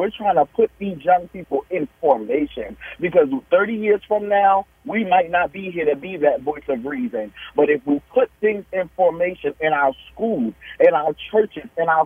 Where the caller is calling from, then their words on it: Baltimore, Maryland, United States; I'm calling live from Baltimore.